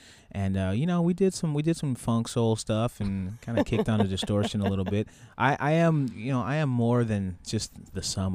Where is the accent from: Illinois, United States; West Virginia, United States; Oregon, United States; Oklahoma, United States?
Oklahoma, United States; You know, I grew up in Oklahoma. We're hardy people.